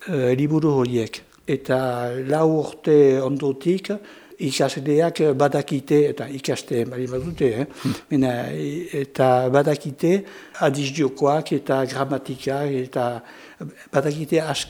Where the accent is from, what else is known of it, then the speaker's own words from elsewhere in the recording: Saint-Palais, Nouvelle-Aquitaine, France; now in Bayonne, France; Ez, Dona Paulekoa naiz.